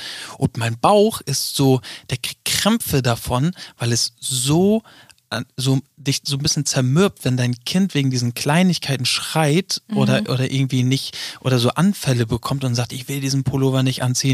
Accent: Neumünster, Schleswig-Holstein, Germany; der wohnt halt noch in meiner Heimatstadt in Neumünster. Das ist von Hamburg so ungefähr eine Stunde entfernt.

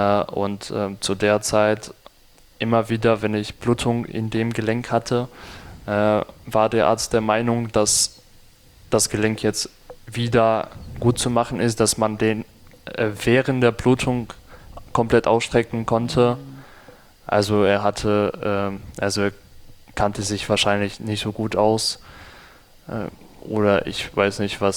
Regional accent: Eastern Ukraine, Ukraine; Und ich komme aus dem Osten und bei uns gab es dann immer weniger Medikamente

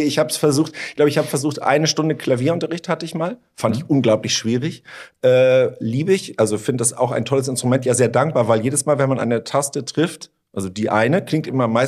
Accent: Schleswig-Holstein, Germany; den lokalen Spielmannszug der Freiwilligen Feuerwehr des Dorfes, in dem ich groß geworden bin in Schleswig-Holstein

